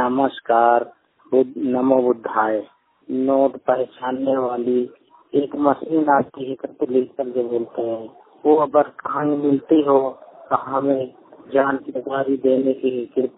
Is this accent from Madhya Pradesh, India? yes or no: no; Uttar Pradesh, India; पहाड़पुर सुधवर चाहल कोशाम्बी उत्तर प्रदेश के निवासी हूँ।